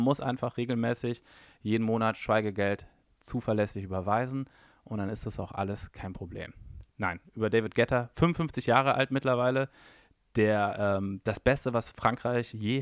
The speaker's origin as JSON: {"language": "German", "region": "Berlin", "country": "Germany", "said": "Als Berliner Untergrund-Techno-Jünger geht man natürlich nur ironisch"}